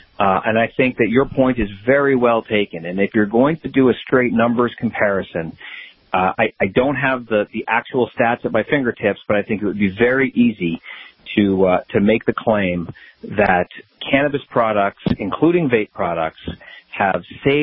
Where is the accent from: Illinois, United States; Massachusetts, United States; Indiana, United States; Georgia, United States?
Massachusetts, United States; Certainly in my home state here, our home state of Massachusetts, they've done that.